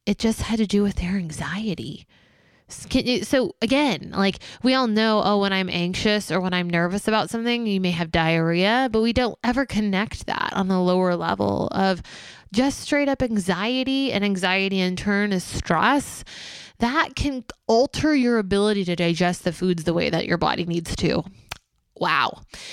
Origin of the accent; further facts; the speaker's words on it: Texas, United States; Again, I'm from Texas.